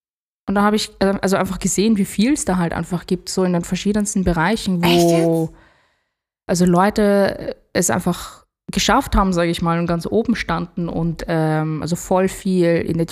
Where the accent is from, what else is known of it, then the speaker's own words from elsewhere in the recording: Austria; ich bin in Österreich aufgewachsen, also für mich gab es da nichts.